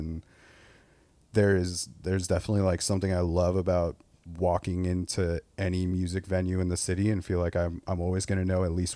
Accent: Corona, California, United States; Corona, California, which is like Riverside County. It's like 40 miles east of Los Angeles.

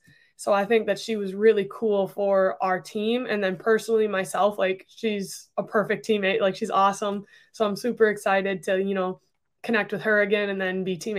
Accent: Wisconsin, United States; I'm from Wisconsin. I think the Midwest has like a kind spirit about it as well.

